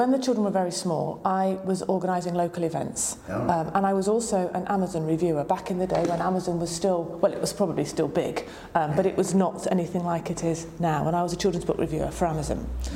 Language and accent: English; North West England, United Kingdom; I loved Oxford. I grew up in the Northwest.